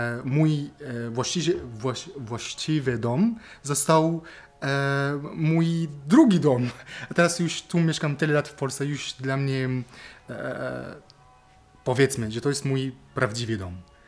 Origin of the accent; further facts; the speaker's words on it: Damascus, Damascus Governorate, Syria; Polish is a second language; moved away as an adult; now in Kraków, Poland; Jestem z Syrii. Przyjechałem tutaj na studia już 13 lat temu. I bo jak byłem w Syrii, jestem z Damaszku.